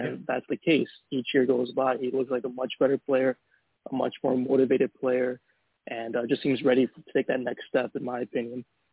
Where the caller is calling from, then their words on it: Williamsport, Pennsylvania, United States; I'm calling in from Williamsport, Pennsylvania.